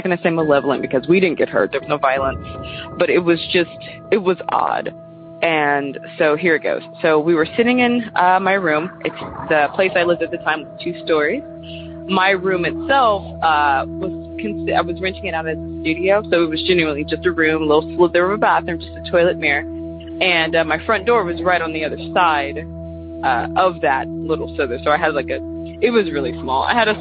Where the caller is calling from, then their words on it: Sacramento, California, United States; I am calling from Sacramento, California